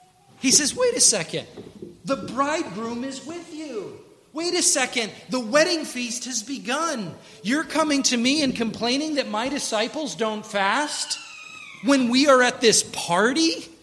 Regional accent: United States; Because I'm an American. I don't patch clothes.

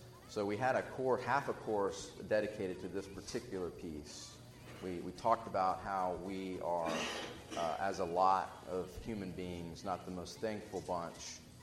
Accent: Corpus Christi, Texas, United States; That's from my hometown in Corpus Christi.

